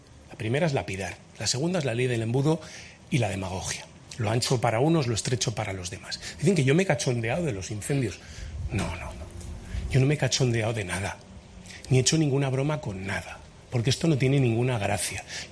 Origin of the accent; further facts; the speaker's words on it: Castile and León, Spain; Pero es que en mi caso concreto es mi tierra, Castilla y León, la que se está quemando.